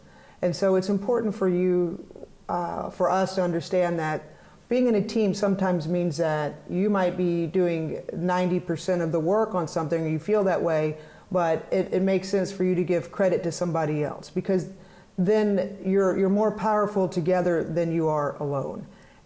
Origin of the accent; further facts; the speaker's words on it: Fort Worth, Texas, United States; how I grew up in Fort Worth. I went to Duke.